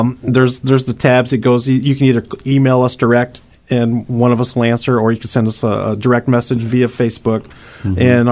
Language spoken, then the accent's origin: English; St. Jacob, Illinois, United States; my hometown, St. Jacob, our homecoming